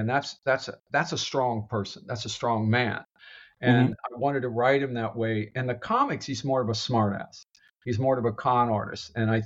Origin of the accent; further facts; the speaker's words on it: St. Petersburg, Florida, United States; Well, my hometown of St. Pete, Tampa, Florida, called